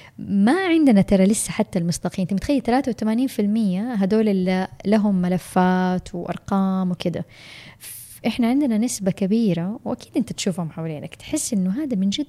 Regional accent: Saudi Arabia; أكثر الفئات العمرية عندنا بالسعودية

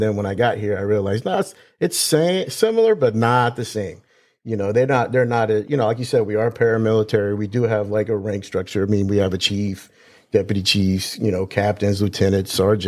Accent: Daytona Beach, Florida, United States; I'm one of the rare people that were actually born in Florida.

